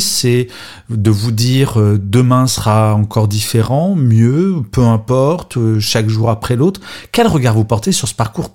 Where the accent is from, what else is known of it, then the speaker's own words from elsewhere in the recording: France; je suis français